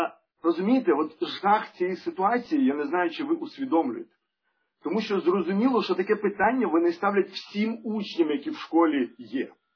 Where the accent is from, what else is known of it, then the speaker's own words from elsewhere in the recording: Kyiv, Ukraine; Але я вам, як киянин